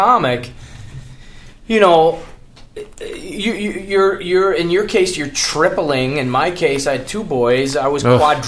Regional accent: Aviano, Friuli-Venezia Giulia, Italy; also born or lived in Rome / Naples; I was born in Aviano, which is north of Venice, by Austria. And I lived in Rome for 6 years and Naples for 4 or so. And my family is from Naples.

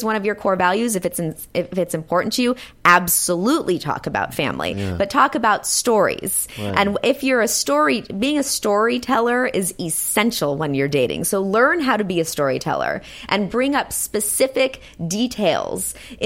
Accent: Santa Monica, California, United States; born there; I was born in LA. I was born in Santa Monica.

